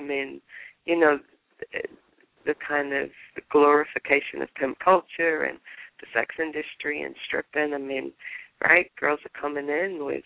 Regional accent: England, United Kingdom; where I grew up in England, I mean, it was reasonably rough

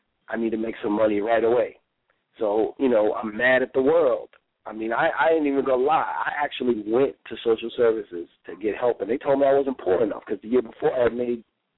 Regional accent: New York, United States; me being a New Yorker, I'm like, Jersey, I'll kick rocks. I went on the run, head back to New York

